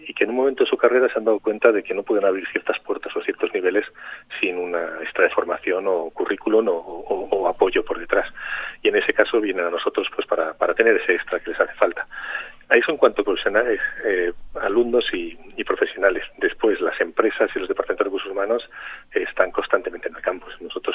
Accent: Spain; aquí como los españoles lo pronunciamos tan mal en francófono, pues lo sufrimos todos, yo incluido.

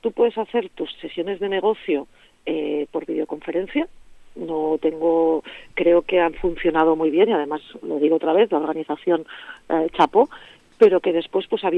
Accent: Spain; A ver, nosotros somos españoles.

